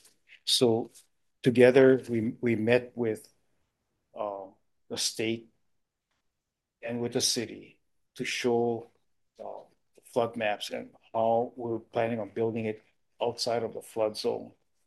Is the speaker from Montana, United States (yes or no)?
no; Hakalau, Hawaii, United States; I'm 15 miles from Hilo, so I'm from Hakalau.